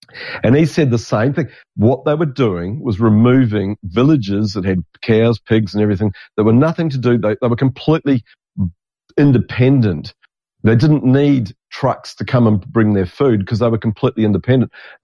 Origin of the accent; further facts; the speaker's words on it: New Zealand; we grew up with being in New Zealand. We're all kind of we all came from England or Scotland or Ireland originally